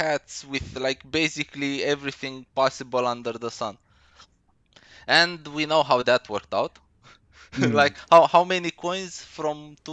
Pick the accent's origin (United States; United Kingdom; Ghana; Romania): Romania; I'm from Romania. I'm Eastern European.